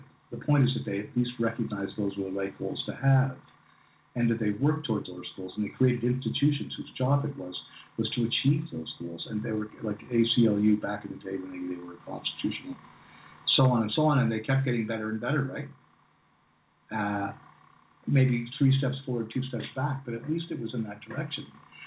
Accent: England, United Kingdom; But, you know, being English, I tend to follow the cultural shifts in English-speaking countries much more so than in other ones.

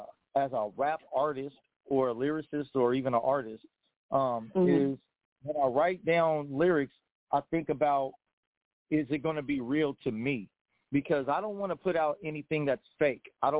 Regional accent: Portland, Oregon, United States; I've been born and raised here. So born and raised in Portland on 9th until I was, 13, and then we moved to the Piedmont, and I was there until I was, 20, and now I live out here

